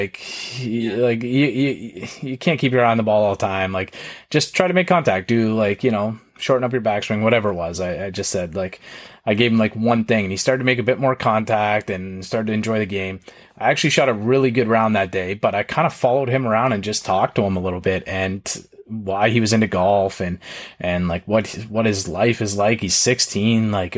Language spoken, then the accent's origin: English; Canada; I'm probably gonna have Mike Weir in there because I'm a Canadian lefty.